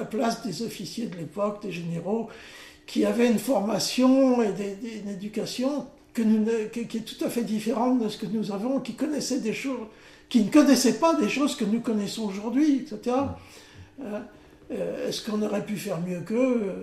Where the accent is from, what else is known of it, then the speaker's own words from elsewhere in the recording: France; Ceci dit, je suis français, bien sûr, de vieille famille d'ici